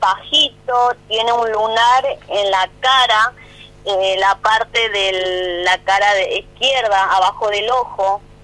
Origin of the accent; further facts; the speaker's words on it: Buenos Aires, Argentina; Nosotros somos de Buenos Aires.